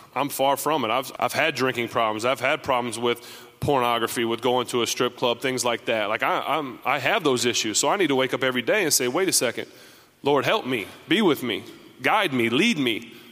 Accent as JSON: {"language": "English", "town": "Findlay", "region": "Ohio", "country": "United States", "tie": "born or raised there", "said": "So we grew up with dogs, and my hometown, Findlay, Ohio, I've got some friends on the police force"}